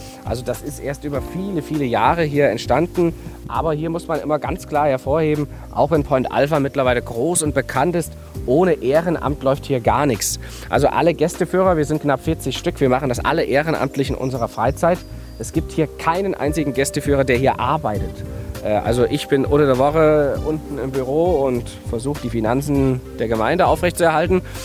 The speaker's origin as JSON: {"language": "German", "town": "Weida", "region": "Thuringia", "country": "Germany", "tie": "born there", "said": "ich selbst bin kein gebürtiger Rasdorfer, sondern wurde in einer kleinen Stadt namens Weida geboren. Das ist so die heutige Landesgrenze Thüringen-Sachsen ungefähr."}